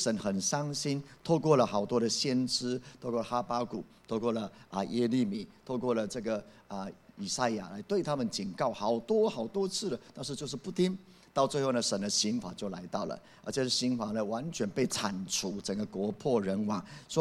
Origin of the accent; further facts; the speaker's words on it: Taiwan; 土地既然是神给我们台湾人的，台湾人要负起责任